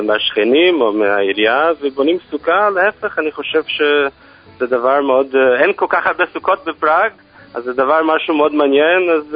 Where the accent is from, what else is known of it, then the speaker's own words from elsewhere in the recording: New York, United States; now in Israel; אני מקור מניו יורק.